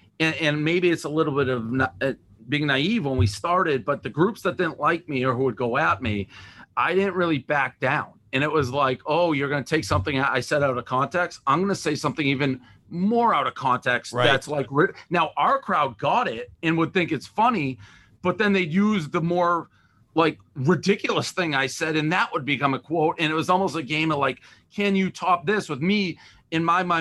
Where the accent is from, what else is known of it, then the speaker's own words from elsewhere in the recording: Massachusetts, United States; Monty's is my hometown pizza. So that was going to be the best score I've ever given before I ever gave it, because it's what I grew up on.